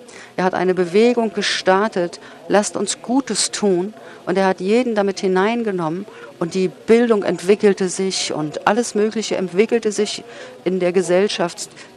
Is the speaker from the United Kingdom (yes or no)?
yes; Manchester, North West England, United Kingdom; In meiner Heimatstadt in Manchester, Nordengland, vor ein paar Jahren